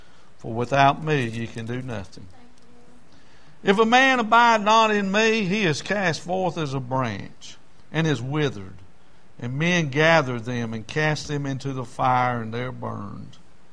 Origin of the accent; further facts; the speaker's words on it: Lancaster, South Carolina, United States; I'm from Lancaster. I was educated in South Carolina schools.